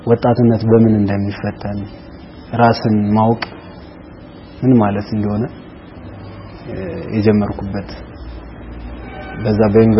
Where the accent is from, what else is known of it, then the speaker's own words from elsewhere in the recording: Addis Ababa, Ethiopia; ወልጄ ያደኩት አዲስ አበባ ነው። ከኬጂ እስከ 10ኛ ክፍል ሰላም የህፃናት ማሳደጊያ መንደር ብዙዎች ያውቁታል። ታዋቂ ትምህርት ቤት ነው። እዛ ነው እስከ 10 የነበረኝን ትምህርት የጨረስኩት።